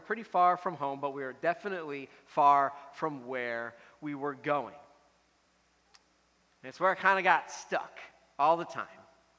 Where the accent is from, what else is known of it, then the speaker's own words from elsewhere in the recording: Philadelphia, Pennsylvania, United States; when I was a child, I grew up outside of Philadelphia, and we used to take a lot of family trips.